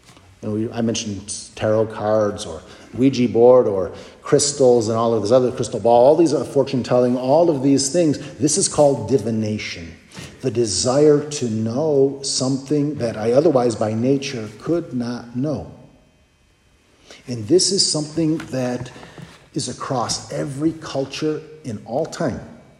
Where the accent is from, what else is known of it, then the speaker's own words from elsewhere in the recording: Chicago, Illinois, United States; Part of that could be owing to the fact that I grew up in Chicago, and we kind of had this gift of speaking without moving our lips.